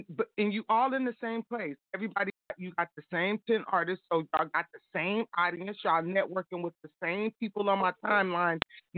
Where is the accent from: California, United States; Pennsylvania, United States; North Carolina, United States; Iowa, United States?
California, United States; Sacramento; even though I'm from down south, but I was raised in Sacramento.